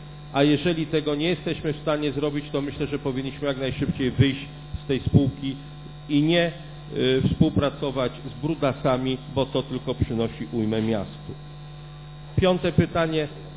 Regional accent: Poznań, Greater Poland Voivodeship, Poland; my poznaniacy

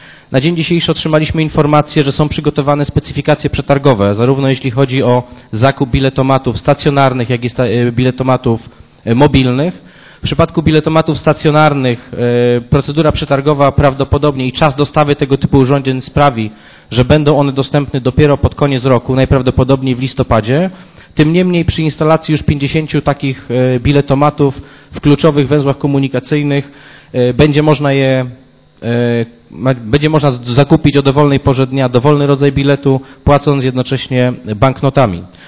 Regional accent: Poznań, Greater Poland Voivodeship, Poland; Proszę cię jako poznaniak, jako przewodniczący Komisji Budżetu i Finansów

